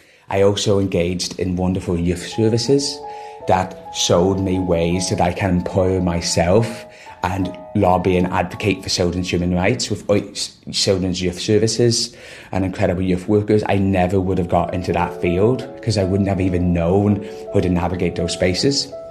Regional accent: Ireland; Hi everyone … I am an Irish young filmmaker and activist.

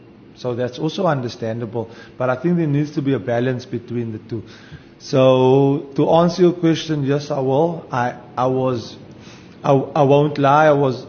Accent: South Africa; for as long as I'm a South African

